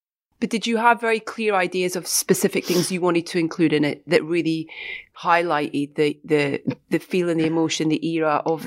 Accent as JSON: {"language": "English", "region": "Scotland", "country": "United Kingdom", "said": "I'm Scottish."}